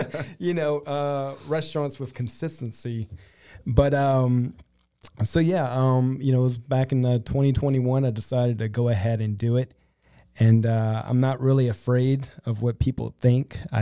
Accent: Morgan City, Louisiana, United States; Yeah, so I'm actually born and raised in Morgan City, Louisiana.

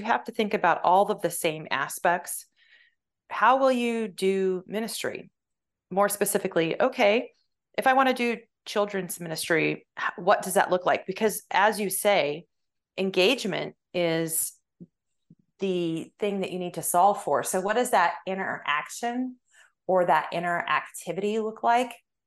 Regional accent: Colorado, United States; That's correct. I was raised in Colorado, the beautiful Rocky Mountain State.

